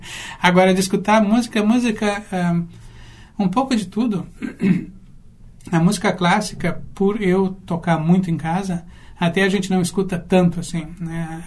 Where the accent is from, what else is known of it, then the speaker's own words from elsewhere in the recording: Brazil; also born or lived in Russia; now in United States; a minha identidade cultural como brasileiro, de família italiana, nossa família toda veio da Itália, e tendo passado na Rússia 9 anos e agora nos Estados Unidos